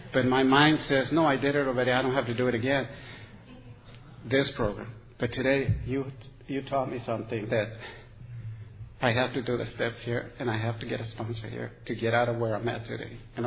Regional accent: Anaheim, California, United States; I'm from Anaheim, California.

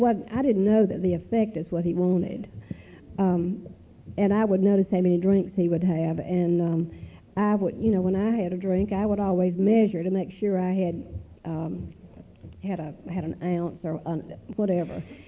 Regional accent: Greer, South Carolina, United States; I grew up in Greer, South Carolina. Everybody was a Democrat, or at least my father was a Democrat.

